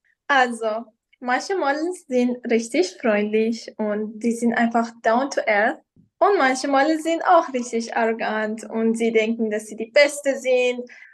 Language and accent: German; Iran; now in Austria; Ich komme ursprünglich aus dem Iran, aber seit 8 Jahren wohne ich in Österreich. Also ich bin mit meiner Mutter und Schwester nach Österreich gezogen, vom Iran.